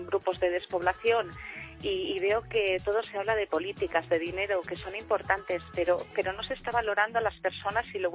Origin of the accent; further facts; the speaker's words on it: Bilbao, Basque Country, Spain; now in Lubia, Spain; Él es de Madrid y yo soy de Bilbao y no tenemos ninguna raíz en Soria, pero decidimos quedarnos a vivir en un pueblecito de Soria que pertenece al Cubo de la Solana, que se llama Lubia, y somos 22 habitantes.